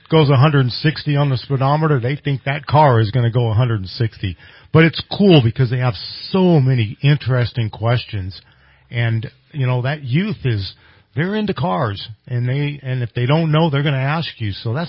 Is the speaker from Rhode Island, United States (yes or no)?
no; Marysville, California, United States; now in Redding, United States; and I grew up in Marysville, Yuba City area, mm-hmm. and cruising those cities was huge. And when I moved here in 77, they had a cruise right outside your window, all in downtown Reading.